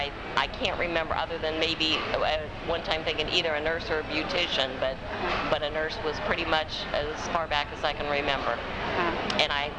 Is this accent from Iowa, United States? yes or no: yes; Des Moines, Iowa, United States; I'm from Des Moines, Iowa.